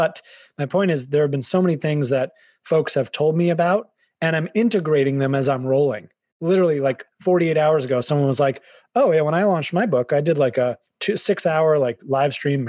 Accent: Boston, Massachusetts, United States; now in Connecticut, United States; Well, I'm a Bostonian.

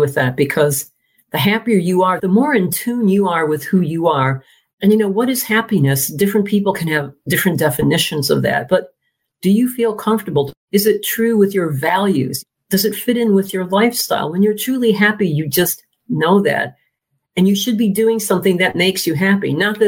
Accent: United States; now in London, United Kingdom; I'm an American, but I've been living in London for 25 years now.

